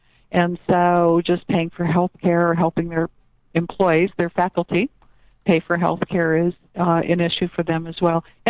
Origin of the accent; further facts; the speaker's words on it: Minnesota, United States; I grew up in Minnesota, and the University of Minnesota was probably funded about 80-85% from the taxpayers.